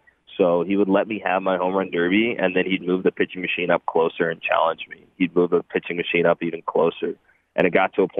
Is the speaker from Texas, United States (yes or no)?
yes; Dallas, Texas, United States; now in Pittsburgh, United States; I grew up in Dallas, and you got the Mavericks downtown, you got the Stars downtown